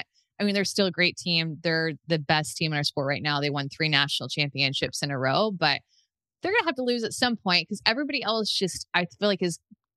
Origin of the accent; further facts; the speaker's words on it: Austin, Texas, United States; And I am from Austin. So it's nice to have some home games.